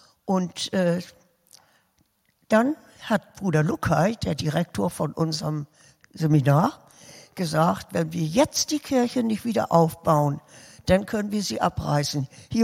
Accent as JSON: {"language": "German", "region": "Hamburg", "country": "Germany", "tie": "born there", "said": "Ich bin in Hamburg geboren"}